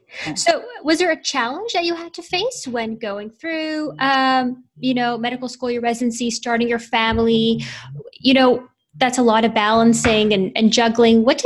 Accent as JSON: {"language": "English", "country": "Canada", "lives_now": "United States", "said": "I'm from Canada, where the laws are very different."}